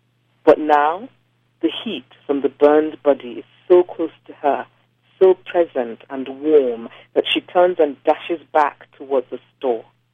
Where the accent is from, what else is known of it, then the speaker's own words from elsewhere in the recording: Nigeria; being Nigerian and knowing how close it is